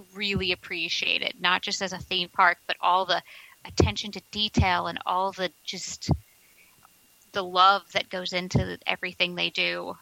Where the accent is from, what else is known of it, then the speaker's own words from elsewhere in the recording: Florida, United States; I'm originally from Florida and my parents are huge Disney people.